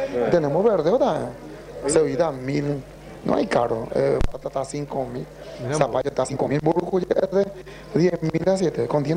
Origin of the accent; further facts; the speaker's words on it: Luque, Central, Paraguay; El Luque.